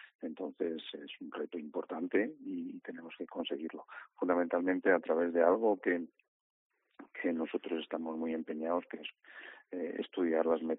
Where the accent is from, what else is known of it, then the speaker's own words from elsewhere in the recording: Galicia, Spain; sobre todo para los que somos gallegos